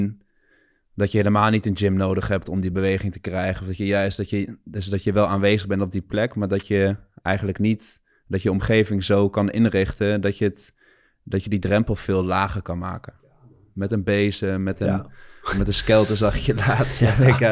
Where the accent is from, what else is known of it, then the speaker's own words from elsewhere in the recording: Gelderland, Netherlands; Ik kom zelf uit de Achterhoek.